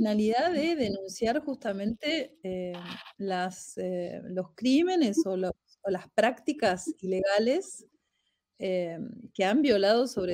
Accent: Argentina; Yo soy argentina y francesa

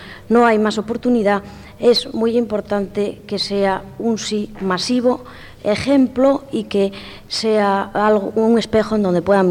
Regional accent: Asturias, Spain; born there; now in Granada, Spain; desde Andalucía, como diputada por Granada, también quizá como asturiana, persona que he nacido ahí en Asturias

